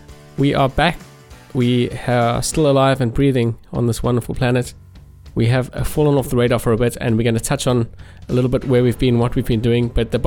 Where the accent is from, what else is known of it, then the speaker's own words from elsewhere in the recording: South Africa; now in United Kingdom; we live in the UK. We are from South Africa originally.